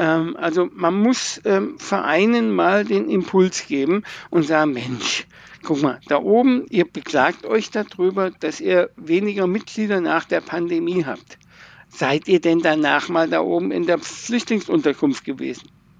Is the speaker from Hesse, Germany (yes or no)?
yes; Wolfhagen, Hesse, Germany; Ich bin selber Sportcoach in meiner Heimatstadt, in Wolfhagen